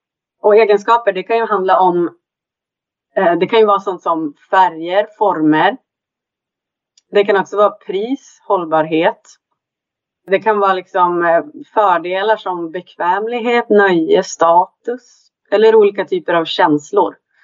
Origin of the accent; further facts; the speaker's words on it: Umeå, Västerbotten County, Sweden; now in Stockholm, Sweden; Men jag kommer från Umeå i grunden och har bott i Stockholm i nästan 10 år.